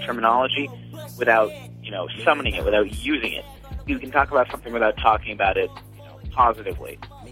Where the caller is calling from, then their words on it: Goffstown, New Hampshire, United States; I'm from Goffstown, New Hampshire.